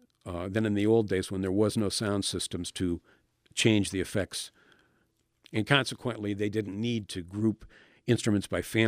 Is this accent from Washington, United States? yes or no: no; Detroit, Michigan, United States; I guess I grew up in Detroit metropolitan area, and even the local decisions were made miles and miles away.